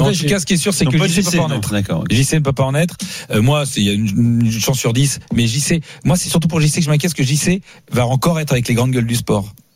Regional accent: Paris, Île-de-France, France; born there; Moi, je suis né à Paris.

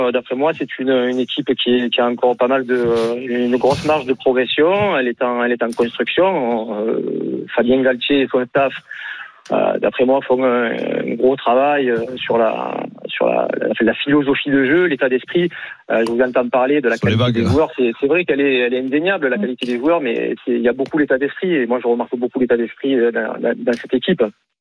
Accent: Marseille, Provence-Alpes-Côte d'Azur, France; Je suis de Marseille. Je travaille dans le club de Berre.

